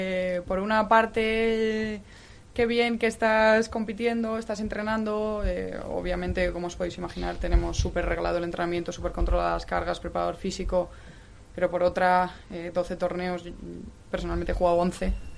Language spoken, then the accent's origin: Spanish; Valladolid, Castile and León, Spain; para poder decir que defendemos a Valladolid, que somos de Valladolid?